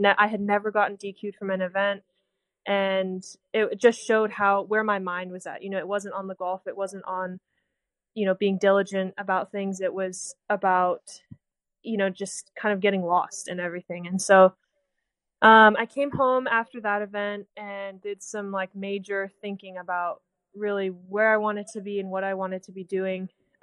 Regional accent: California, United States; growing up in the Silicon Valley and kind of seeing the VC world and the startup world and all

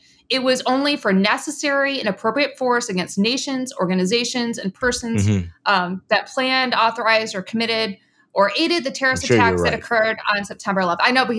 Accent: United States; that's just as an American, we've invested so much in this project.

